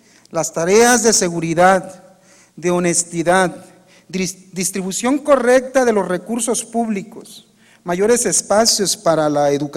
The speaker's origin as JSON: {"language": "Spanish", "region": "Nayarit", "country": "Mexico", "said": "como mexicanos hemos llegado a la paridad en nuestra representación"}